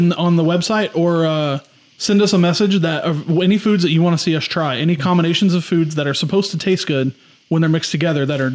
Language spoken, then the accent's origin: English; Houston, Texas, United States; Yeah, well, I'm going to expand on that because I'm from Houston, Texas.